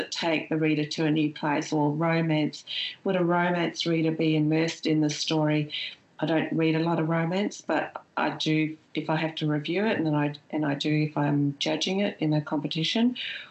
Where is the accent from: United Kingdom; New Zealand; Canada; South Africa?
New Zealand; If you can't tell already, I'm a Kiwi. And so my family's always been split half, you know, half Aussie, half New Zealand.